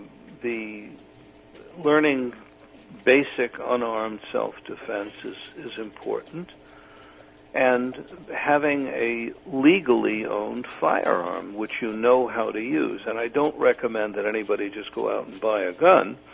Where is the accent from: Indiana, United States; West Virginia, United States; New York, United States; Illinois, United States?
New York, United States; When I was a boy growing up in New York, people could sleep in the park overnight.